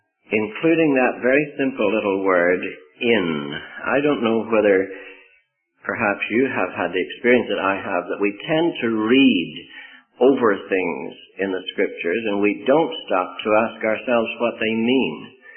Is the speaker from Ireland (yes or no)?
yes; Ireland; born there; moved away as an adult; also born or lived in Angola; I was born in Ireland. I left Ireland when I was a very young man and went as a missionary to West Africa, to Angola. I spent 34 years there as a missionary.